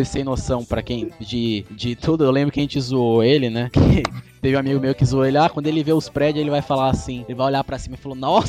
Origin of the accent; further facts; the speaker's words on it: São Paulo, Brazil; accent: paulista; also born or lived in Maranhão; Porque eu cheguei lá com meu sotaque diferente. Porque o pessoal falava que eu falava com R puxado, né?